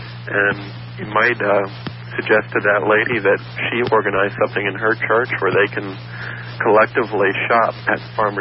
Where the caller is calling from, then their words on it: Tampa, Florida, United States; I'm calling from North Tampa